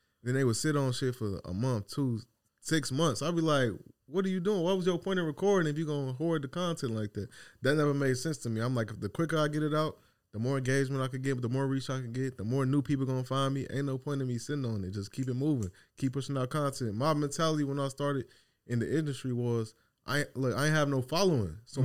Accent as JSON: {"language": "English", "town": "Chicago", "region": "Illinois", "country": "United States", "lives_now": "Dallas, United States", "said": "I'm from Chicago. I currently live out here in Dallas."}